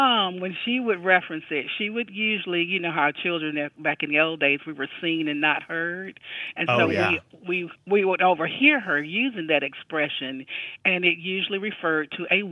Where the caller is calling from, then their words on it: Midland, Georgia, United States; I'm calling from Midland, Georgia.